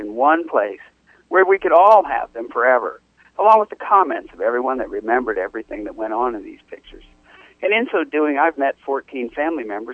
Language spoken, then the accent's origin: English; Ohio, United States; I was just thinking about growing up in the Midwest. I know Ohio has more Amish than any place on the planet. So I come from Amish land.